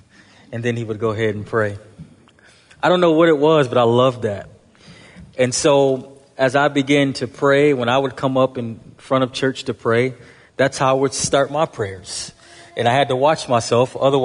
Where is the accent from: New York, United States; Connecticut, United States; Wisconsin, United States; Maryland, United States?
New York, United States; Buffalo; Brother Sam Smalls was a guy I went to church with growing up in Buffalo.